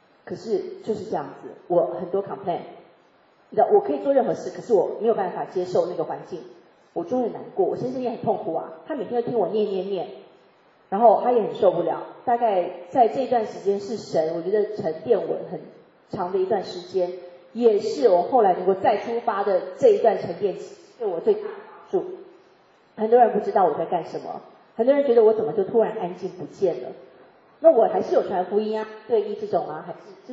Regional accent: Taiwan; now in United States; 虽然我不是在中国长大的，我是台湾长大的，台湾生的，然后到了美国

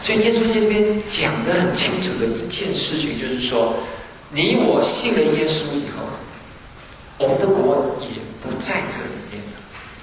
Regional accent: Taiwan; now in United States; 我们从台湾长大的，我们是外省人，第二代，我爸爸是从大陆来的。

